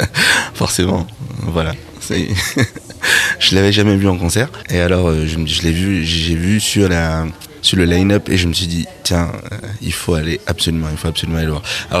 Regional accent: Paris, Île-de-France, France; On est de passage pour le festival, on vient de Paris.

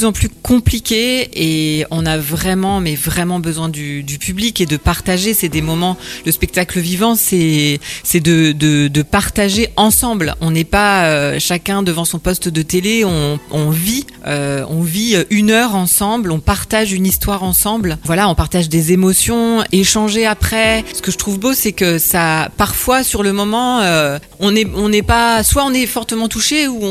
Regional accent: Grand Est, France; donc je suis originaire des Ardennes

